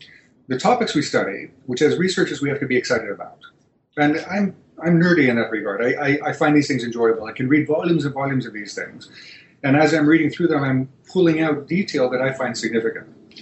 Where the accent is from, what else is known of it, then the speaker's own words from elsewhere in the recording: Greece; Yes, I was born, I was raised in Greece. In the 1970s mainly.